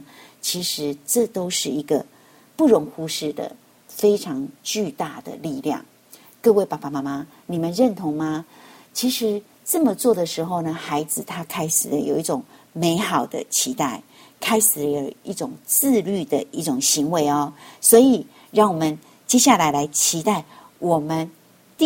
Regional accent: China; 不论是我们中国人的春节还是呢西方人的圣诞节

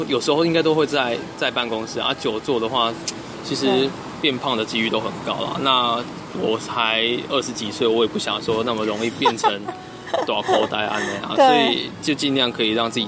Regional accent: Tainan, Taiwan; 因为我本身是那个我本身是台南人啊，可是我现在是在异地工作

